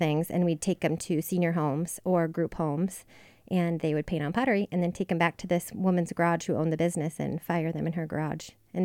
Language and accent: English; Great Falls, Montana, United States; I really wanted to leave Montana, because I grew up here in Great Falls